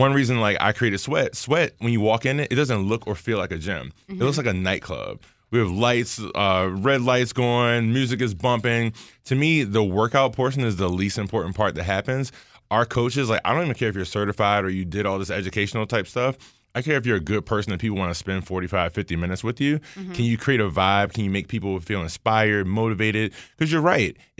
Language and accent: English; Baltimore, Maryland, United States; There we go. I'm from Baltimore, so I had to go into fitness.